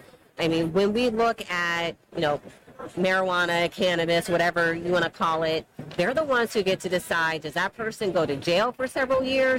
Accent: Las Vegas, Nevada, United States; now in Washington, United States; I'm in D.C. now, but I'm originally from Las Vegas

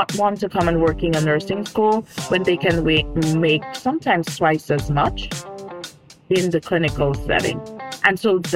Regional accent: Dominica; also born or lived in Miami; I am originally from the Caribbean island of Dominica. So if you detect an accent, that's where it's from. But I always like to say Dominica is not Dominican Republic.

